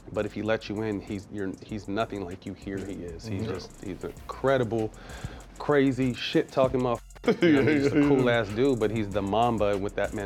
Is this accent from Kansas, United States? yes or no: no; California, United States; And I mean, I grew up in Cali.